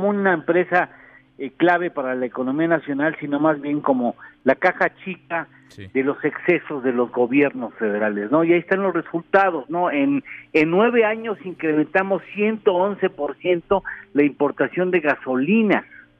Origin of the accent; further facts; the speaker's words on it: Mexico; Han de pensar que somos tontos los mexicanos.